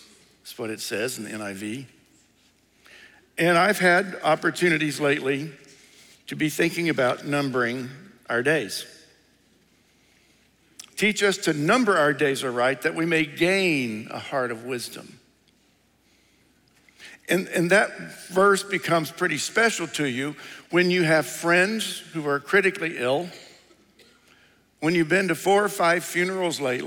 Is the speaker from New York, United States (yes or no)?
no; Tennessee, United States; born there; just proves that I was born and that I was born in Tennessee.